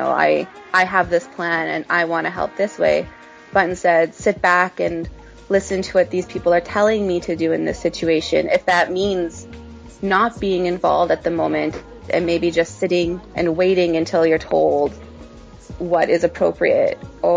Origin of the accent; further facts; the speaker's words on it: Manitoba, Canada; traditionally, we come from the Red River in Manitoba, so the settlements along the Red River.